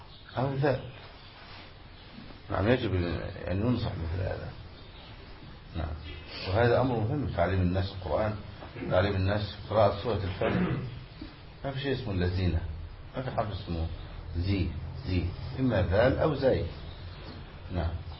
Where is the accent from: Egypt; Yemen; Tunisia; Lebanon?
Egypt; عندنا في مصر وجاء اجتثت من فوق الأرض